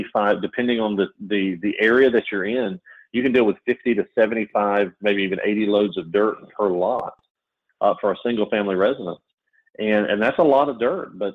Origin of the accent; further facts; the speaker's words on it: Georgia, United States; I mentioned earlier, I came from Georgia. Down to Florida